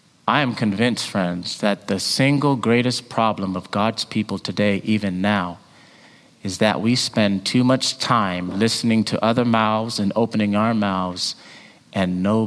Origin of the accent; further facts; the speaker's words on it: Jamaica; My mom's Jamaican, I'm Jamaican.